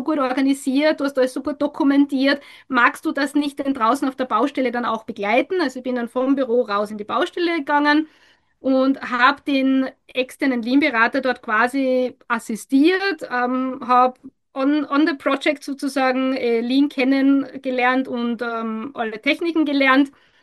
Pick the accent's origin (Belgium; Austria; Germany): Austria; now in Spain